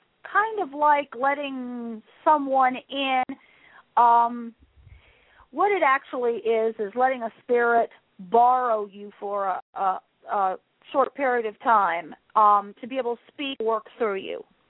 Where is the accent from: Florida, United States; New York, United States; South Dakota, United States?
Florida, United States; Tampa; I am from Tampa, Florida. I have three wonderful children.